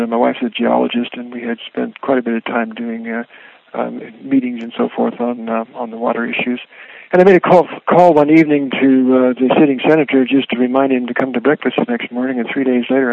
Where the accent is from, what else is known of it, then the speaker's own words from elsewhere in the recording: Oregon, United States; I grew up in Central Oregon on a little dairy, went to high school in Prineville, started college at the community college here in Bend